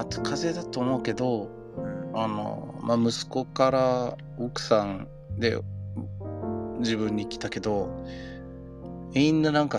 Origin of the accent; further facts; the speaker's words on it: United States; 自分で言うのはいいのよ、アメリカ人だから